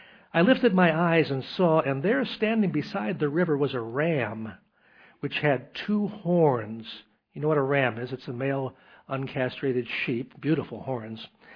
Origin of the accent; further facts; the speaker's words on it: Albany, New York, United States; In the area that I grew up in Albany, there was a very Jewish concentration of Orthodox Jews.